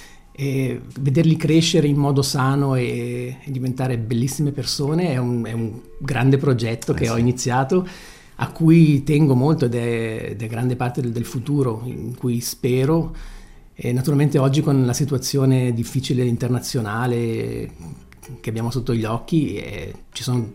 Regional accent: Ticino, Switzerland; moved away as an adult; Ho studiato anche in America, ho studiato a Basilea e sono partito dal Ticino tanti anni fa, proprio dopo la maturità liceale.

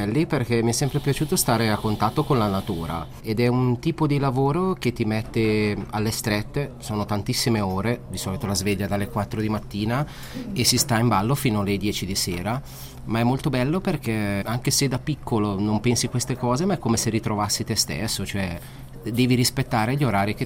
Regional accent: Lombardy, Italy; di dove sei, della Valtellina, e mi rispondevano sempre: ah, tu sei svizzero

